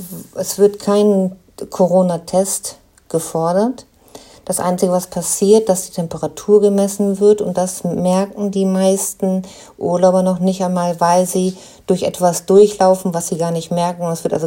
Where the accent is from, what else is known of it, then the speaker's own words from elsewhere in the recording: Northern Germany, Germany; Ich komme aus Norddeutschland, also ich habe es gerne flach.